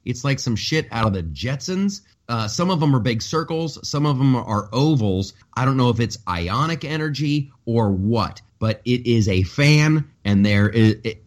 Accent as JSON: {"language": "English", "country": "United States", "said": "Like, as an American, that's just one of the things I demand."}